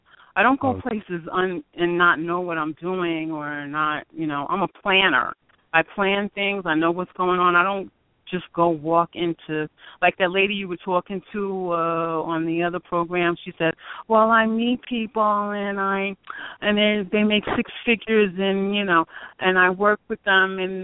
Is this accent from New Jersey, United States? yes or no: yes; Newark, New Jersey, United States; I'm from Newark. I moved him out of Newark.